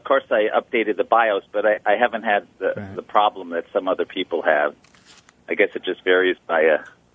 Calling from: Brighton, New York, United States; Brighton.

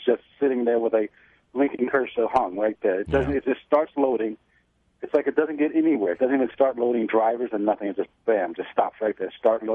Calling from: Rochester, United States; I'm calling from Rochester. How you doing, Nick?

